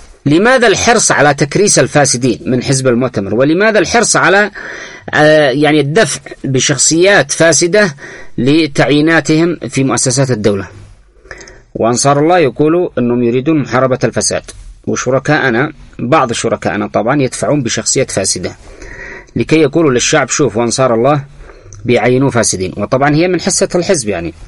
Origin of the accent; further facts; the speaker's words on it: Yemen; نحن كشعب يمني